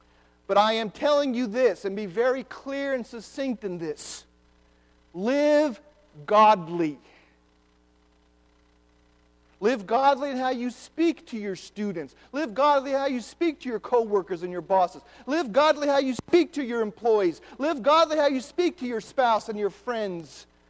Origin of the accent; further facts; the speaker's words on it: United States; I thank God I'm an American.